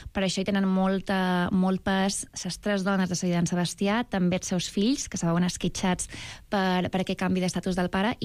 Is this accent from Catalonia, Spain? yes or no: no; Sa Pobla, Balearic Islands, Spain; jo encantada que es remarqui que sóc de Sa Pobla.